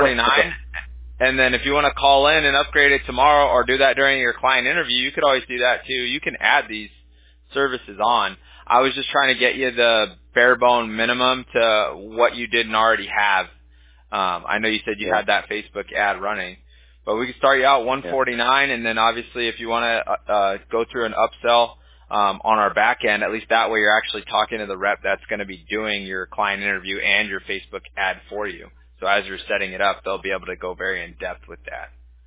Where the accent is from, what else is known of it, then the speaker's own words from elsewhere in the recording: Newport Beach, California, United States; Yeah, we're in California. We're in Orange County.